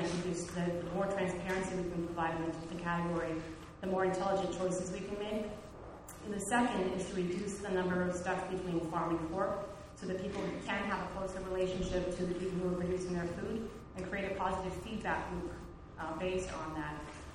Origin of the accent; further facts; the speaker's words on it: California, United States; I grew up in the East Bay, down in the San Francisco Bay Area.